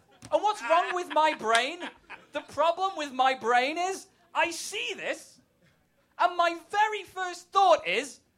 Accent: England, United Kingdom; which is being English, it's weird, because sometimes things I say mean the same thing here, and sometimes it means something different. Sometimes it doesn't mean anything. And one of the major differences is, in England, we call cigarettes fags.

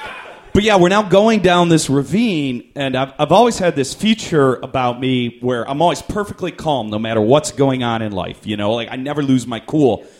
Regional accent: Cleveland, Ohio, United States; now in Chicago, United States; I'm from Cleveland, Ohio. We've got some Clevelanders.

